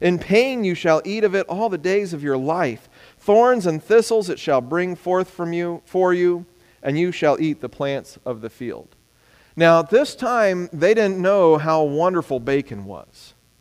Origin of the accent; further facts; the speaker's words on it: Texas, United States; It's mind-boggling to some extent to me, but I'm from Texas.